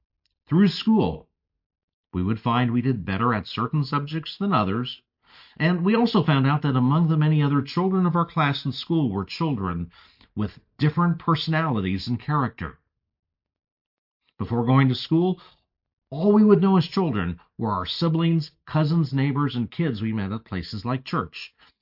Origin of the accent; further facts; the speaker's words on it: Texas, United States; In my home state of Texas, there have been multiple megachurch pastors